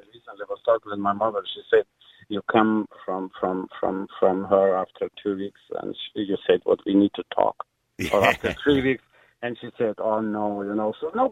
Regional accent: Lithuania; English is a second language; I'm originally from Lithuania

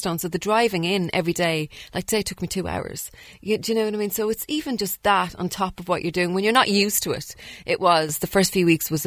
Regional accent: Kildare, Ireland; Oh, I'm from Kildare.

